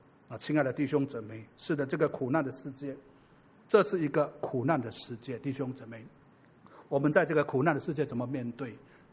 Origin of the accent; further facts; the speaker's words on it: Indonesia; 我小时候在印尼，我常常跟我的父亲出海